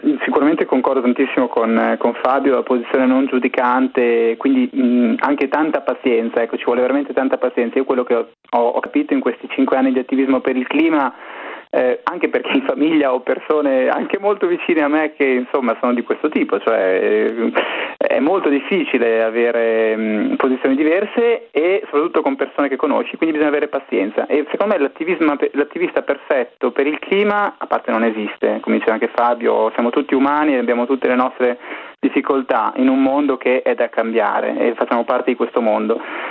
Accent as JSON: {"language": "Italian", "town": "Forlì", "region": "Emilia-Romagna", "country": "Italy", "said": "con il discorso della sicurezza in Emilia Romagna, io sono di Forlì"}